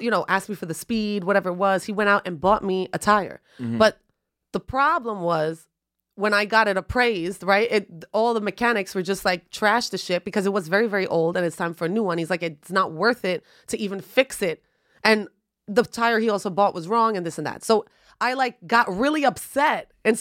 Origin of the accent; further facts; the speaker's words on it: Bronx, New York, United States; Listen, first off, I'm from the Bronx.